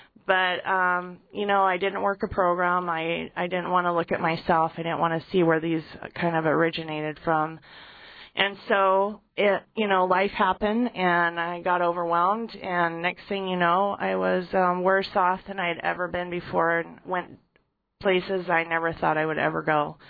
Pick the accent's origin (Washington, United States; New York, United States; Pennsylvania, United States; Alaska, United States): Alaska, United States; Ketchikan; I actually was born and raised in Ketchikan, Alaska, and grew up in different logging camps. My dad was a logger for many years. And I had a lot of different experiences in Alaska and moved around kind of a lot, I guess.